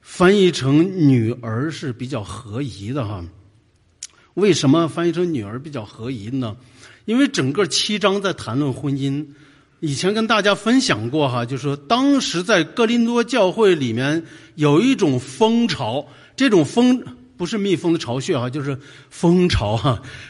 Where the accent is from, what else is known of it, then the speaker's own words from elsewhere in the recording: China; 对于我们从大陆出来的，或者你从台湾出来，我觉得你一点不应该陌生啊